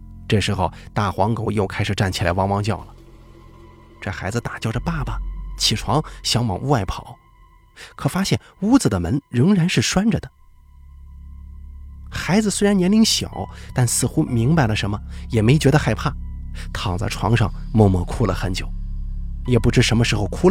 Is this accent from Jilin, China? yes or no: no; Fujian, China; 但不是发生在我老家的，是发生在隔壁一个叫建瓯的县级市。其实建瓯啊，也是我们闽北一个灵异事件高发地